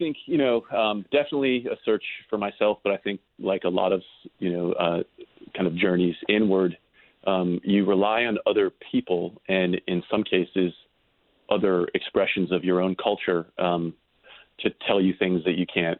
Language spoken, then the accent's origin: English; Brunswick, Maine, United States; I was working on a lobster boat at a Harpswell, not far from where I live now or where I grew up in Brunswick.